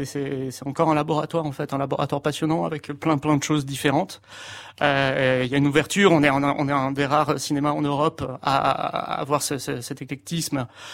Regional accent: Antibes, Provence-Alpes-Côte d'Azur, France; J'avais 15 ans, parce que moi je suis d'Antibes.

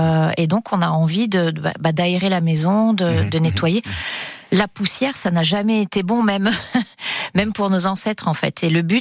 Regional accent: Galicia, Spain; first language Galician; French is a second language; dans ma langue natale, donc le gallego

